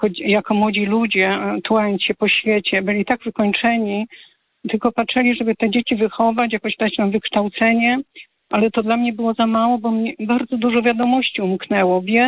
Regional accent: Lower Silesian Voivodeship, Poland; born there; Urodziłam się w wielodzietnej rodzinie pod Wrocławiem w Zabłocce.

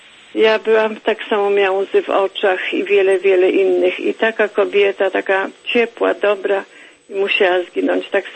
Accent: Sanok, Subcarpathian Voivodeship, Poland; now in Toronto, Canada; Jesteśmy z panią senator prawie, że w sąsiedztwie, bo ja pochodzę z Sanoka, jestem sanoczanką z urodzenia.

